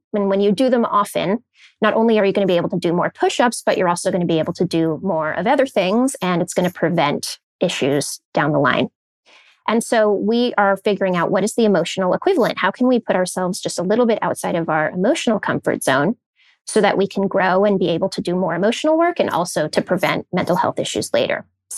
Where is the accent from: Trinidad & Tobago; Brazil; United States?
United States; California; So I grew up in Silicon Valley. I think that was really the heart of it.